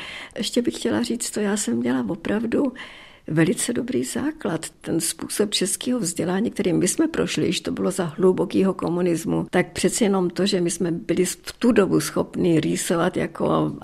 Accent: Moravia, Czechia; kdy jsme se přestěhovali do Prahy a kdy já jsem mluvila moravsky, já jsem z Moravy

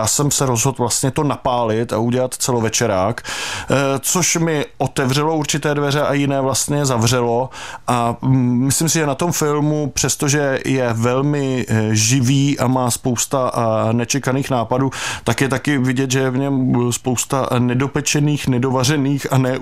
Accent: Chrudim, Pardubice Region, Czechia; now in Prague, Czechia; Já už teďka žiju v Praze, ale pocházím z Chrudimi, vyrůstal jsem tam

